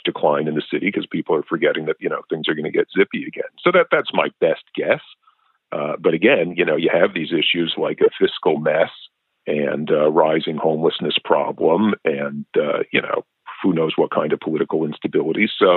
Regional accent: New York City, New York, United States; born or raised there

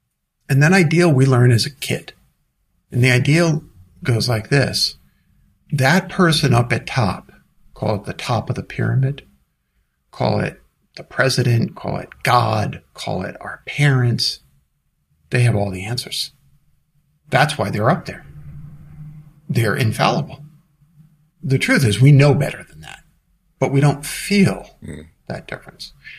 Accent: Brooklyn, New York, United States; accent: Brooklyn; At the risk of sounding like a fool, I'm going to quote Shakespeare with my Brooklyn accent.

